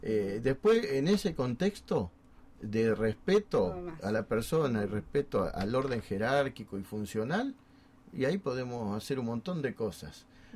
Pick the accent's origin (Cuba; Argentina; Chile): Argentina; Buenos Aires Province; a mí me recuerda mucho mi pueblo, en la provincia de Buenos Aires.